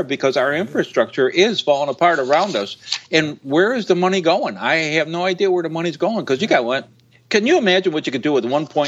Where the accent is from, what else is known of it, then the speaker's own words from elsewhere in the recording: Illinois, United States; my home state, Illinois